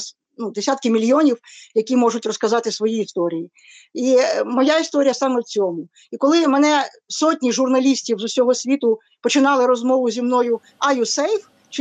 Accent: Kyiv, Ukraine; moved away as an adult; я народилася в Києві, це моє рідне місто

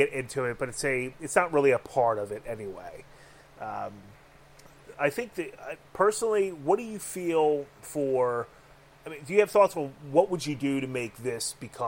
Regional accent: Philadelphia, Pennsylvania, United States; I'm a very pissed off Dago that grew up in the city of Philadelphia.

